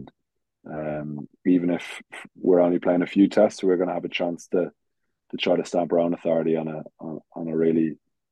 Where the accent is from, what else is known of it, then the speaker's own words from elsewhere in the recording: Ireland; It's always, as Irish cricketers, it's always great to go to these countries that are so passionate about the game. We don't really see that firsthand in our country.